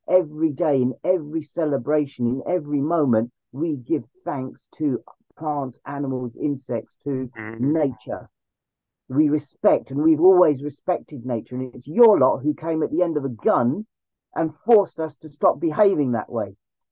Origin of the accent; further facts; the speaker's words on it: London, United Kingdom; I'm from East London, you know what I mean?